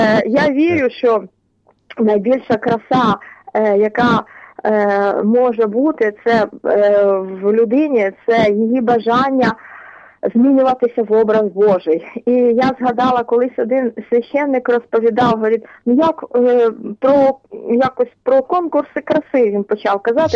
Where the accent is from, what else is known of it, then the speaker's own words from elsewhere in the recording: Kyiv Oblast, Ukraine; я з Київської області.